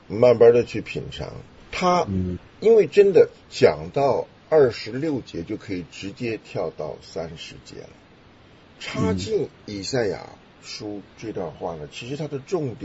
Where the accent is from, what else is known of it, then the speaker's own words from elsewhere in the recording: Henan, China; 那就不能再把它当成一个温州人问题啊，跟我河南人没关系